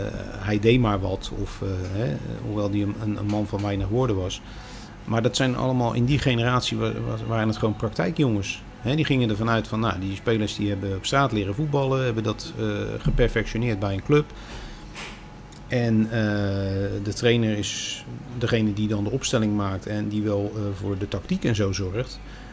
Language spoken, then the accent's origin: Dutch; Rotterdam, South Holland, Netherlands; also born or lived in Vlaardingen; ik ben zelf van de noordkant van Rotterdam. Ik ben geboren in Vlaardingen, getogen in Rotterdam. Maar altijd aan de noordkant gewoond, Kralingen, Ommoord, waar ik nu nog steeds woon.